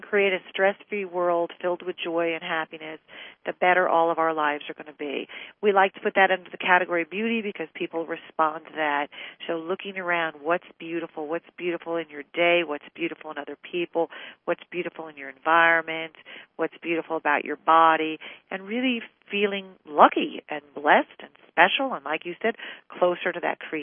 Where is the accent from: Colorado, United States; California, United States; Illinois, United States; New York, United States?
California, United States; Los Angeles; I'm actually from Los Angeles.